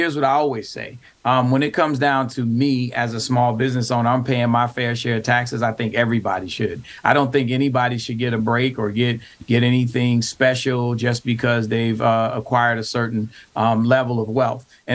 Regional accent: Brooklyn, New York, United States; I know, you know, I grew up in Brooklyn, and I remember the little corner stores and the dry cleaners and all of that.

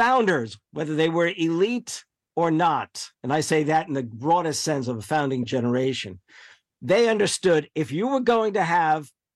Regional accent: New Jersey, United States; I was giving a talk in my home state, well, my state of my childhood, New Jersey, in the Milburn Public Library.

